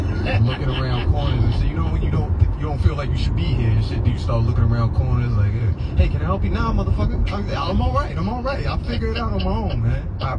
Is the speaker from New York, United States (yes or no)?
yes; Bronx, New York, United States; I grew up in the South Bronx